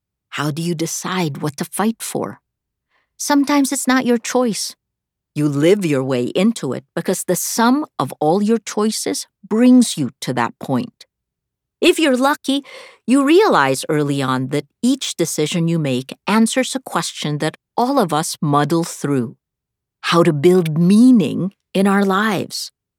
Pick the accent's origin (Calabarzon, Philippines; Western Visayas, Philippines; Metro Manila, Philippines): Metro Manila, Philippines; Pasay; born there; I was born on October 2, 1963, in a wooden house in Pasay City, Manila, in the Philippines